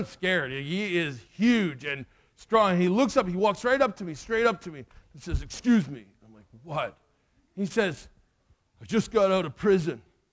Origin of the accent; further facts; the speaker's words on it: Canada; I'll speak as fast as a Canadian can, which is like four times as fast as you can.